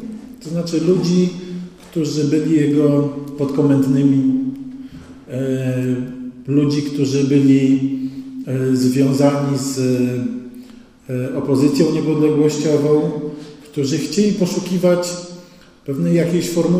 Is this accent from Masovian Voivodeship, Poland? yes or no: yes; Masovian Voivodeship, Poland; born there; moja rodzina jest z Wileńszczyzny, ja się urodziłem na Mazowszu, gdzie po wojnie osiedlił się mój ojciec.